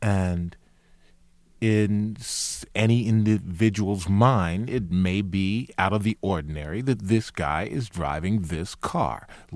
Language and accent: English; Washington, District of Columbia, United States; I come from Washington, D.C. That's what I'm from. That's where I'm from.